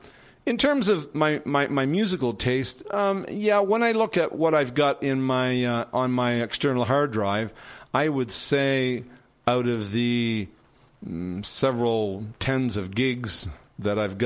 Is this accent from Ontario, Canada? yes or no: no; Halifax, Nova Scotia, Canada; I was born and raised in Halifax, Nova Scotia.